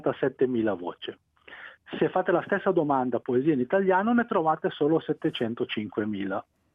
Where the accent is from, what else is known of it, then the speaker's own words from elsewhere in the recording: Ticino, Switzerland; io sono ticinese, abito in Ticino, sceglierei il tedesco. Io parlo sei lingue